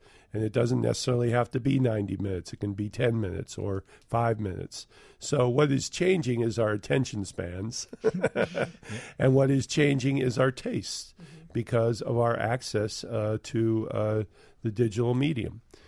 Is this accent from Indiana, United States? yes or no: yes; Michigan City, Indiana, United States; And I was in the Chicago market. I grew up in Michigan City, Indiana.